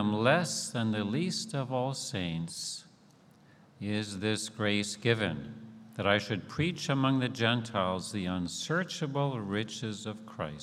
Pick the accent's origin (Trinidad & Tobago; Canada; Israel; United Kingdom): Canada; Steinbach, Manitoba; We're out from the Steinbeck area, my wife and I.